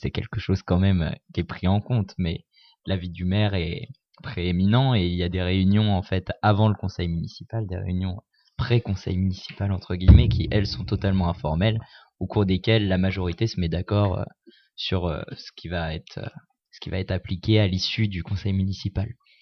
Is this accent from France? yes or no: yes; Chambray, Centre-Val de Loire, France; Alors, j'ai grandi à Chambray.